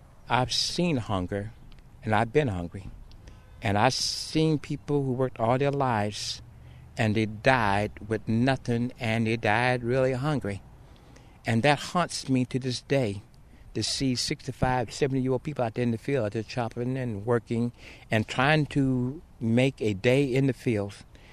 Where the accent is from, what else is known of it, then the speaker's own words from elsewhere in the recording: New Madrid, Missouri, United States; I am really from the Missouri Boot Heel, which is the southern part of the state. I was born outside of New Madrid, and it was a little sharecropper shack